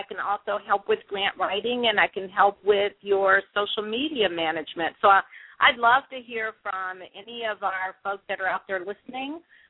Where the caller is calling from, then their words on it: Atlanta, Georgia, United States; I'm calling from Atlanta.